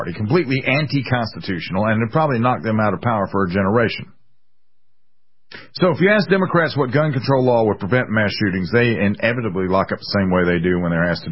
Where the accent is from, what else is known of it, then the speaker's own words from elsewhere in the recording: Columbia, South Carolina, United States; My hometown, the city I was born in, is called Columbia, South Carolina, which is currently, a whole lot of it is underwater.